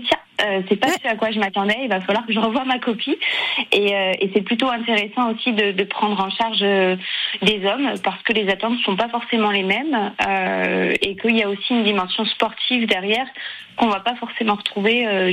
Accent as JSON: {"language": "French", "region": "Brittany", "country": "France", "said": "moi je suis de Bretagne à l'origine, donc proche de la mer"}